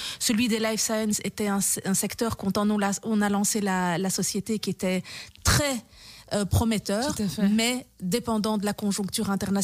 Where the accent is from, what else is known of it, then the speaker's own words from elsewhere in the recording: Morocco; C'était de travailler avec le Maroc, mon pays d'origine.